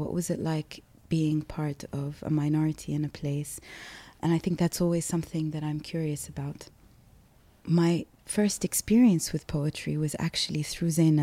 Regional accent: Kuwait; Yeah, so I'm from Kuwait, but I've grown up in many different places. But I've always been very much attached to Kuwait as home.

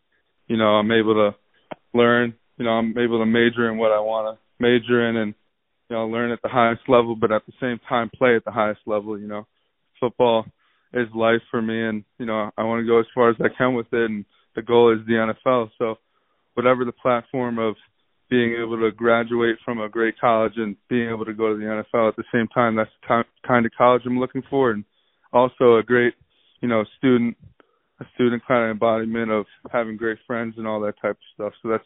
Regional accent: New York, United States; But, you know, I'm from New York, and I got to stay true to where I'm from.

